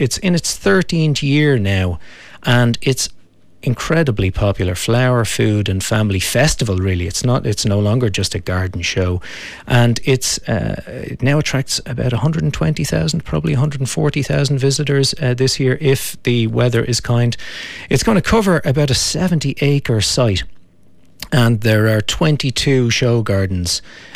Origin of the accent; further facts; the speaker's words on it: Kilkenny, County Kilkenny, Ireland; from Crowine Cottages in Kilkenny.